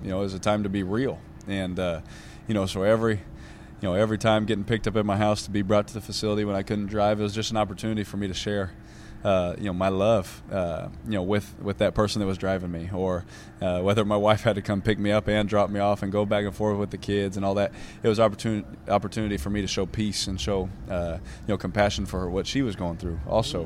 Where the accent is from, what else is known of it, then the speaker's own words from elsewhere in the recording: Bakersfield, California, United States; also born or lived in Fresno / Houston; I'm from Fresno. I was born in Fresno, grew up in Bakersfield and Houston a little bit